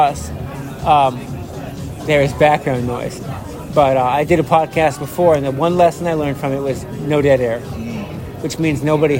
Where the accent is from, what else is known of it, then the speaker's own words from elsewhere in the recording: Martha's Vineyard, Massachusetts, United States; also born or lived in Connecticut; I grew up on Martha's Vineyard, Massachusetts. That's right.